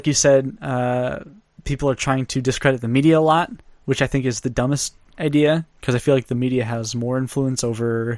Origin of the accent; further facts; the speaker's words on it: United States; But as an American, I would say be pretty afraid of the censorship.